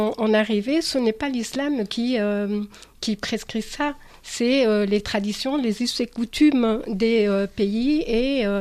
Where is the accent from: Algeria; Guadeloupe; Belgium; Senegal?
Algeria; quand moi je prends l'exemple de l'Algérie, par exemple, parce que je suis originaire de l'Algérie